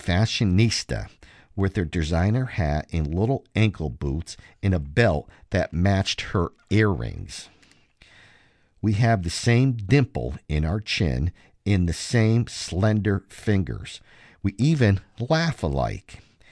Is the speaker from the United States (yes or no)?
yes; Illinois, United States; born there; I knew I was born in Cook County, so I sent an information request to the state of Illinois.